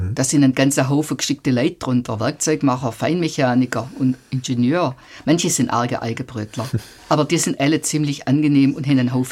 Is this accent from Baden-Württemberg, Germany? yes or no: yes; Sulgen, Baden-Württemberg, Germany; Der Sulge, wo ich aufgewachsen bin, gehört ja zum württembergischen Zipfel vom Schwarzwald.